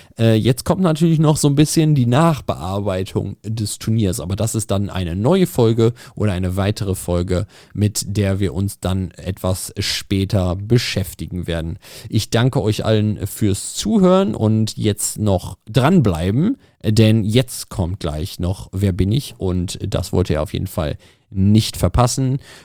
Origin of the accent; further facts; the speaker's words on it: Lichtenberg, Berlin, Germany; Und meine Heimat ist Lichtenberg.